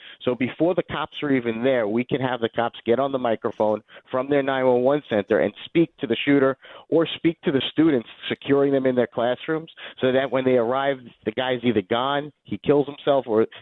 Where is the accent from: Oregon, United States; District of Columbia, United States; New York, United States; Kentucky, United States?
New York, United States; also born or lived in Florida; I'm from New York and also from Florida, back and forth.